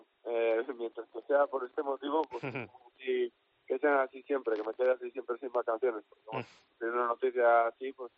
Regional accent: Cabezón de la Sal, Cantabria, Spain; llevar los colores de aquí, de Cabezón de la Sal, que es de donde soy yo, y luego también de pues de Cantabria

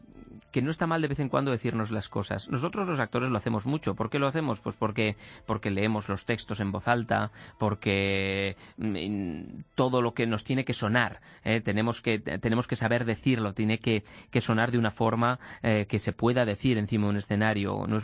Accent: Aragon, Spain; accent: Aragonese; que además tiene acento aragonés, como yo, que vengo de Aragón

